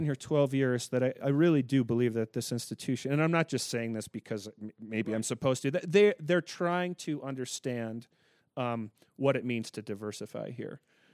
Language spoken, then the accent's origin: English; Illinois, United States; In the Chicago suburbs, my father was a Chicago public school teacher